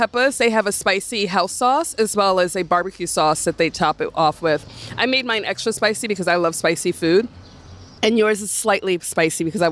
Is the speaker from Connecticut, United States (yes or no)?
no; Flatbush, New York, United States; So when I was born, my parents lived on Bedford and Martens.